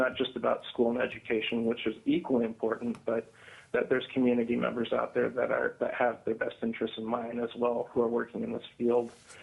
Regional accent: Alaska, United States; now in Anchorage, United States; I'm a lifelong Alaskan. I grew up in the Aleutians, but I've lived out in Anchorage for the past 26 years.

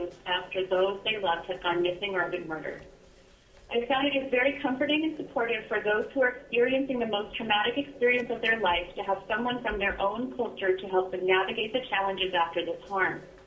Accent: Alaska, United States; I was born and raised in Alaska

